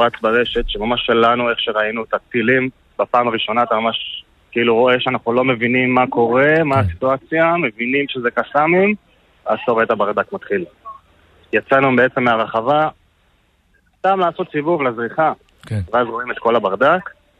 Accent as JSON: {"language": "Hebrew", "region": "Northern District", "country": "Israel", "said": "נפגשים בתל אביב, נוריד פאניקה ונמשיך צפון, אנחנו כולנו מהצפון."}